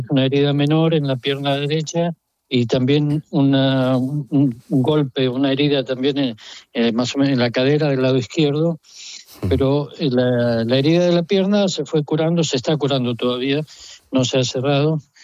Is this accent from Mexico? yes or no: no; Argentina; Yo soy de la Argentina